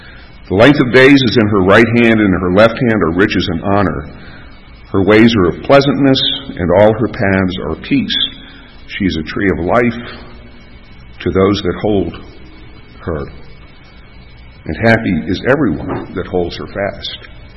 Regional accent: Ireland; I'm Irish, therefore I am weeping, but I won't weep.

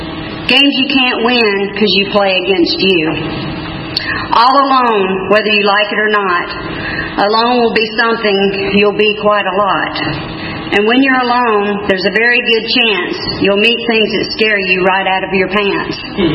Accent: Atlanta, Georgia, United States; I was born in South Fulton Hospital. I'm a native Atlantan.

